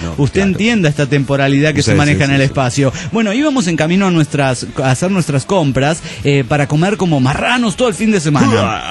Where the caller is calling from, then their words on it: Celaya, Guanajuato, Mexico; de Celaya, Guanajuato.